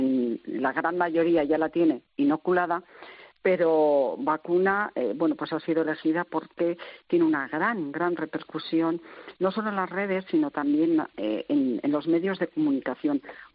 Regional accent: Navarre, Spain; desde las Islas Canarias hasta Navarra, de donde yo vengo

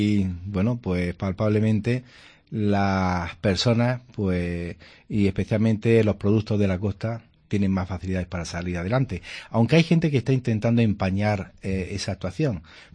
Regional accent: Granada, Andalusia, Spain; los granadinos sí recordamos

